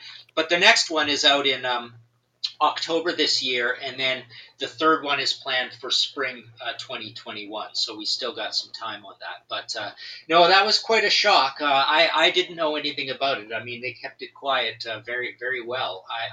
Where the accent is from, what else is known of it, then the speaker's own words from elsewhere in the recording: Western Canada, Canada; the suburbs of Toronto are just like where I grew up, which was a small town out west, which literally the houses all look the same.